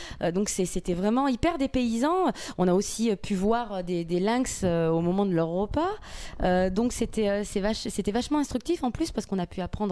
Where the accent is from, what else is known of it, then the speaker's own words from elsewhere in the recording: Marseille, Provence-Alpes-Côte d'Azur, France; now in Paris, France; je suis marseillaise.